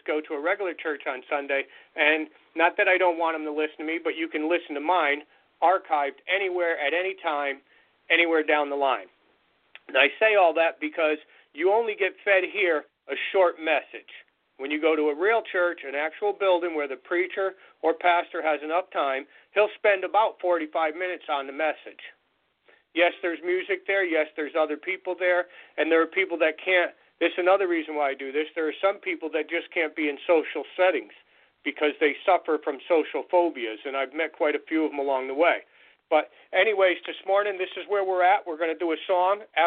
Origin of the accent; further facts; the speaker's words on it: Connecticut, United States; now in Maine, United States; I was raised in Connecticut, was born there and raised there. I moved out of Connecticut years ago. I live in the state of Maine now.